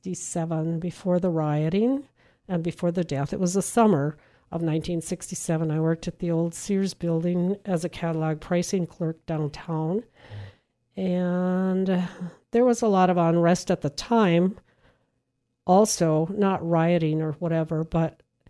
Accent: Grand Marais, Minnesota, United States; I was a youth from Grand Marais, though, and I was so naive.

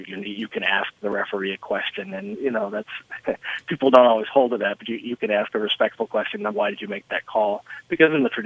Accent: Oklahoma, United States; I'm Cherokee from Oklahoma.

